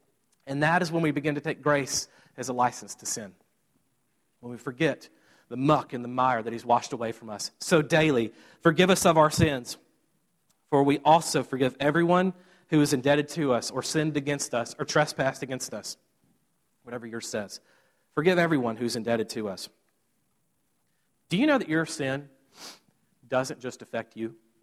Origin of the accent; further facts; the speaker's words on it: Mississippi, United States; I grew up in Mississippi, so this isn't a shock to some of you from Pennsylvania, but I was barefooted everywhere.